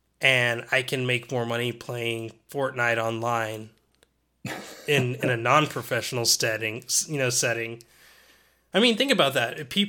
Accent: Knoxville, Tennessee, United States; tournaments being held in my home state of Tennessee, you know, in Knoxville where I grew up

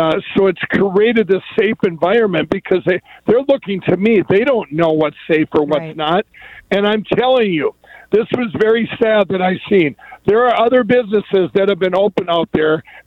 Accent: Minnesota, United States; I know people in my home state of Minnesota that actually have it right now

